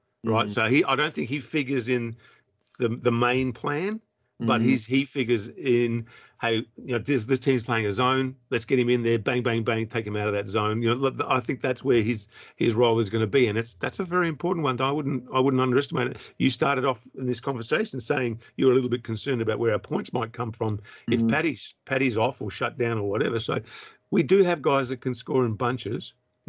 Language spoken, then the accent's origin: English; New South Wales, Australia; born there; I was born in New South Wales.